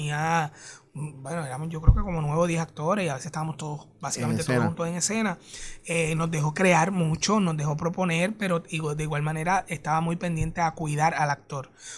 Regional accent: Puerto Rico

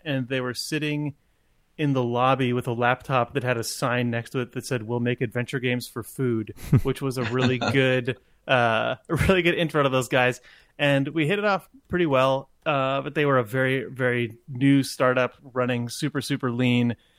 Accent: California, United States; I grew up in the just north of San Francisco

